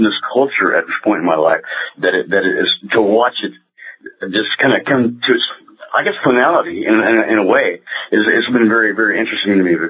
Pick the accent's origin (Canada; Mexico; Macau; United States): United States; Oklahoma; I am from Oklahoma.